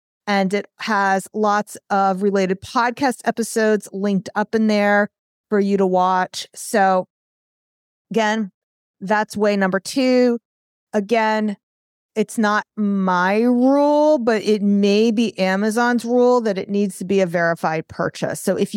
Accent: New York, United States; accent: New York; if you don't like my New York accent.

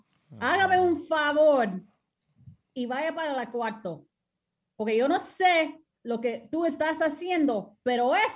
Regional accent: Colorado Springs, Colorado, United States; born there; also born or lived in Los Angeles; I was born in Colorado Springs, but if I had to say home, I'd probably say LA, Manhattan Beach. I lived there for 7 years

